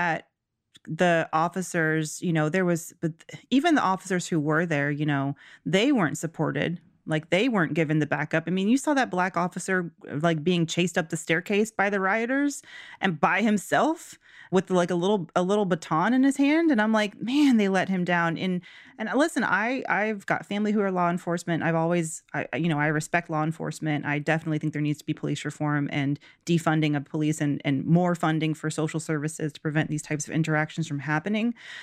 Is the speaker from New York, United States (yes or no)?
no; Georgia, United States; Georgia, amazing. I'm so proud of my home state.